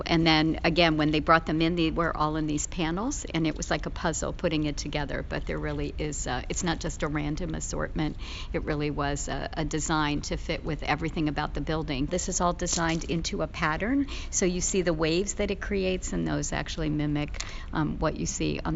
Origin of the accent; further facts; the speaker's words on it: Newark, Delaware, United States; because I'm originally from Newark and from Delaware, grew up here.